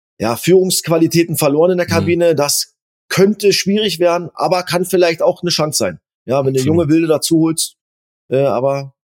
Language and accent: German; Cottbus, Brandenburg, Germany; born there; Klar, ich bin in Cottbus geboren, bei Energie Cottbus dann auch ausgebildet worden.